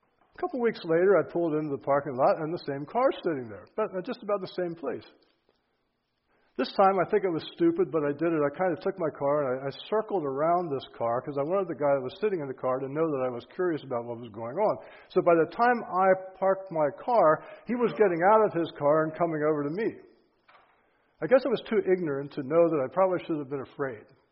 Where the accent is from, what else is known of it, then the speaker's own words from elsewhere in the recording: Manheim, Pennsylvania, United States; I grew up in Mannheim in Lancaster County. There were, I think, about 3,000 people in the town at the time.